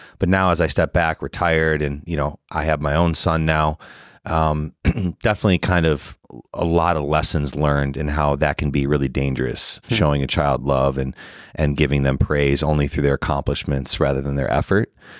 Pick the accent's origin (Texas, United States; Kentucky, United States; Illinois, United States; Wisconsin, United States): Illinois, United States; Chicago; Yeah, we were always really close, grew up in Chicago.